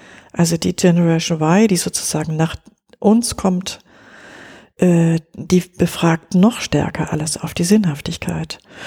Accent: West Germany, Germany; Ich bin in Westdeutschland groß geworden, ja.

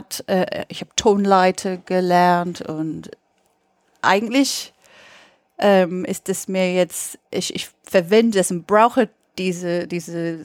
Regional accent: United Kingdom; So, ich bin Britin, ich bin 39 und ich lebe zwei Parallelleben.

